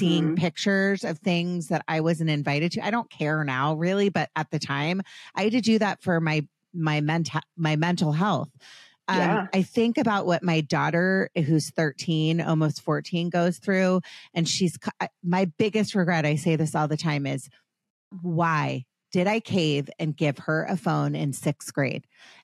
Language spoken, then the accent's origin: English; Potomac, Maryland, United States; my brother and I, we had lived on a court in Potomac. I grew up in Potomac, Maryland, and we would just, all of the kids in the court, we would all play like kick the can.